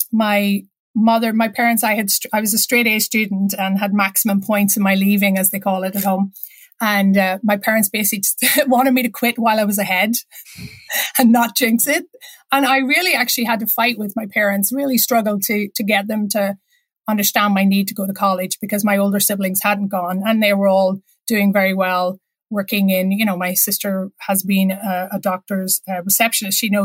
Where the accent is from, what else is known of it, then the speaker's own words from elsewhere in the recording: Northern Ireland, United Kingdom; Now, we had the luxury of being a pacifist because we grew up in South County Down.